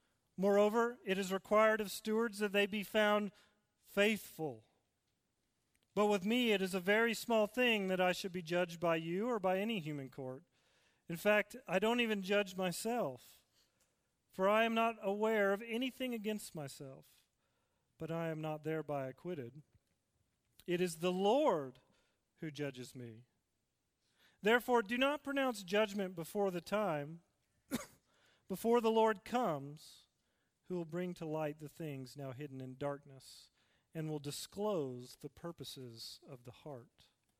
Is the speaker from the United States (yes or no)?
yes; Northeast, United States; I am from the Northeast, though. I can't deny it. I'm a Yankee at heart. Sorry.